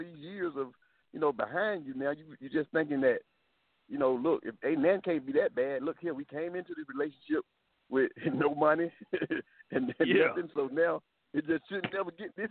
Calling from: Atlanta, Georgia, United States; from Atlanta.

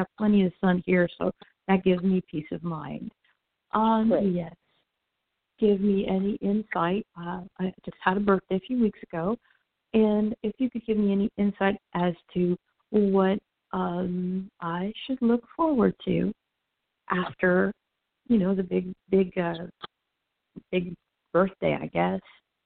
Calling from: Orlando, Florida, United States; Yes. I am calling from Central Florida.

